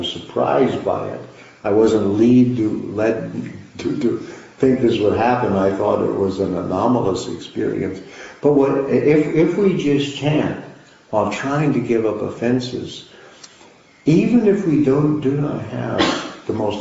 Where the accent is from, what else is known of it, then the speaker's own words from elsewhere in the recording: United States; If I was important, because I'm an American and all this stuff.